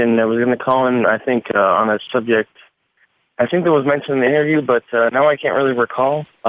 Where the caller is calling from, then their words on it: Wisconsin, United States; from Wisconsin.